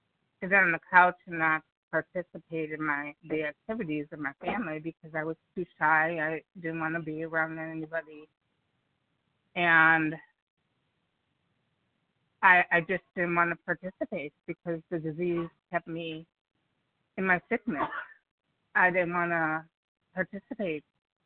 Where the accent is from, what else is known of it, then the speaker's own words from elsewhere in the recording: Illinois, United States; I'm from Illinois.